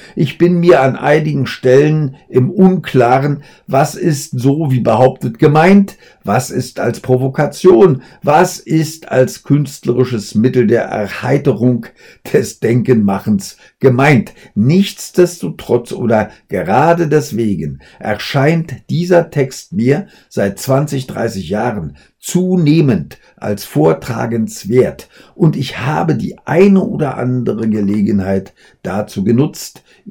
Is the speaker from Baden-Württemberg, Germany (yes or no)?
no; West Berlin, Berlin, Germany; Ich komme aus West-Berlin. Ich bin seit 1. September 1989 DDR-Bürger.